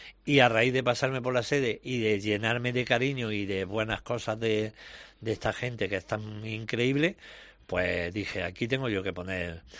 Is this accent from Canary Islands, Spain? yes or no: no; Andalusia, Spain; Mancha Real, pues otro sitio que mira, para mí siempre, cualquier sitio de mi tierra es especial, pero mira, Mancha Real a partir de ahora, pues más.